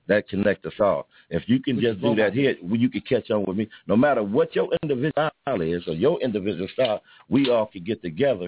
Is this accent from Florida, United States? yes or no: no; Richmond, California, United States; I was born here. I was born in Los Angeles, but I was raised in the Bay Area.